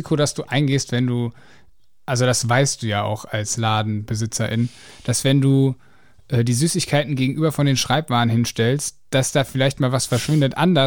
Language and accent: German; Frankfurt, Hesse, Germany; Ja, ich bin in Frankfurt groß geworden.